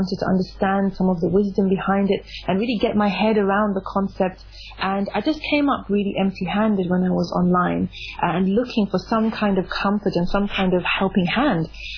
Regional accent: United Kingdom; born there; My parents are from KwaZulu-Natal, and they left South Africa during apartheid, and I was born in the UK.

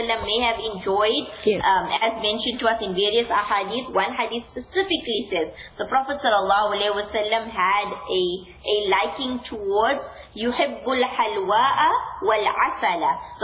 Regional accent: India; And being Indian per se, what do we think about?

